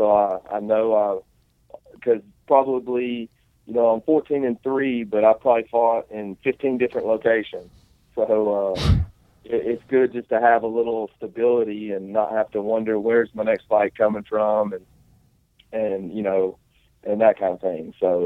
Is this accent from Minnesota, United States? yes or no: no; Alabama, United States; I'm the guy from Alabama that they're trying to, you know, just get a win for their local guy or whoever.